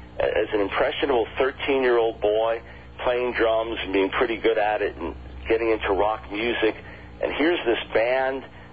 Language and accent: English; New York, United States; I was born in New York City, raised on Long Island, and I grew up in a conservative Jewish home.